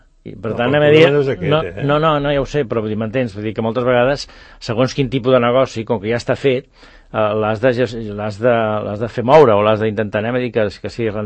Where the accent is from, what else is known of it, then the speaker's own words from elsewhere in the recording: Catalonia, Spain; som catalans